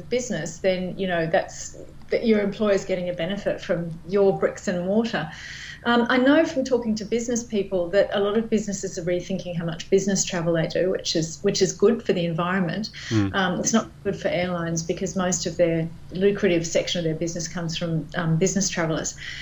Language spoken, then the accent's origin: English; Australia; that I'm Australian in my soul, and I want to come home.